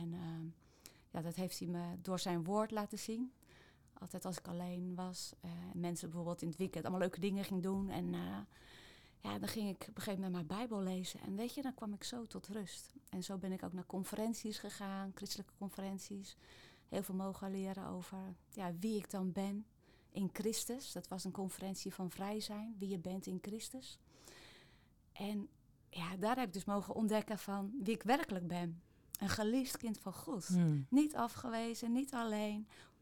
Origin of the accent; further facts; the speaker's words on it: Rijnsburg, South Holland, Netherlands; born there; Geboren in Rijnsburg. Opgegroeid in een heel fijn, warm gezin. Met lieve ouders en een broer en twee zussen. En nu ben ik inmiddels moeder, oma.